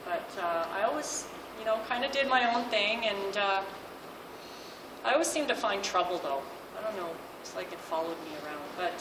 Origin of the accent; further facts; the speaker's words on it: Montreal, Quebec, Canada; born there; I was born in Montreal in December 64. So I recently turned 50